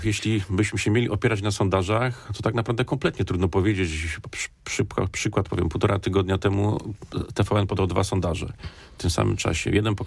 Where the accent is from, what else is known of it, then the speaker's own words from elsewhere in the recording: Poznań, Greater Poland Voivodeship, Poland; Ja osobiście jestem rodowitym poznaniakiem.